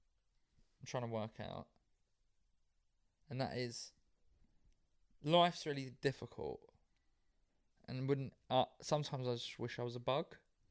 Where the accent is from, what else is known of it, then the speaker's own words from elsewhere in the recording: London, United Kingdom; I'm from South London.